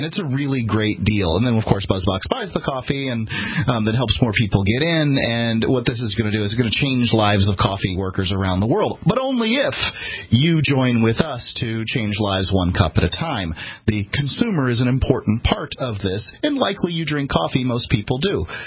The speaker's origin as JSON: {"language": "English", "region": "the South", "country": "United States", "said": "I'm sorry, I'm from the South, and I can tell you I would not want to have a brain surgeon that talks like this."}